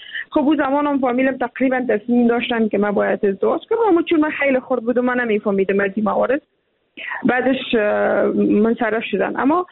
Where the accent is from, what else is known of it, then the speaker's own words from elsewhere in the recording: Afghanistan; چون ما هم افغان هستیم